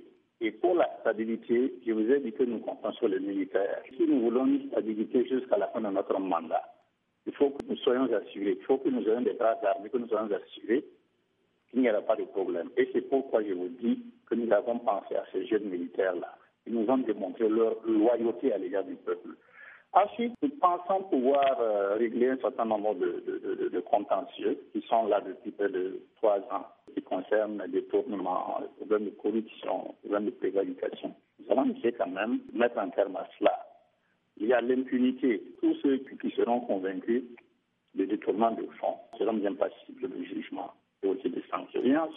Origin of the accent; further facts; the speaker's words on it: Burkina Faso; nous sommes tous des Burkinabés et nous avons comme objectif de faire de notre pays un pays solidaire